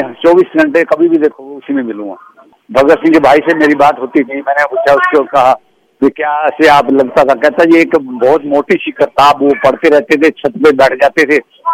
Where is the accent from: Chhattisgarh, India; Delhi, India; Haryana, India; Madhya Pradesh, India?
Haryana, India; Kaithal; मेरे गांव में, मेरे एक शहर पड़ता कैथल